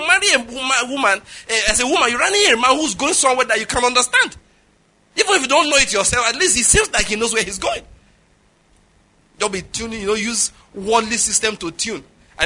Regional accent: Ondo, Nigeria; I'm from Ondo State, she's from Delta State.

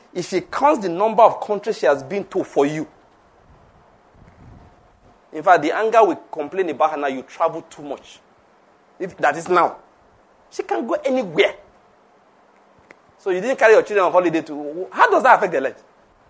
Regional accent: West, Nigeria; I grew up in the West.

